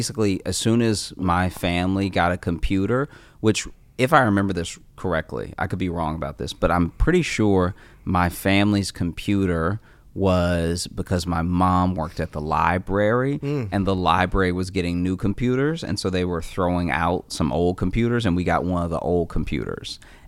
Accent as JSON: {"language": "English", "region": "the South", "country": "United States", "tie": "born or raised there", "said": "some of it was just growing up in the South where I was."}